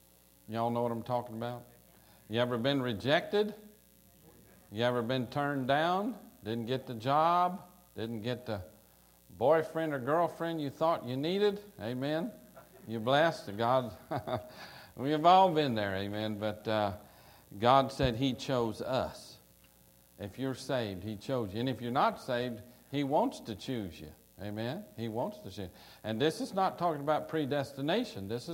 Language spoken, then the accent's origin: English; Louisiana, United States; I grew up as in South Louisiana as a Cajun. If you're wondering what a Cajun is, you're looking at one.